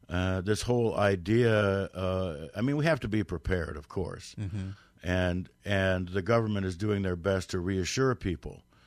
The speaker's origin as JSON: {"language": "English", "region": "Washington, D.C. area", "country": "United States", "tie": "born or raised there", "said": "because I grew up in the Cold War right outside D.C."}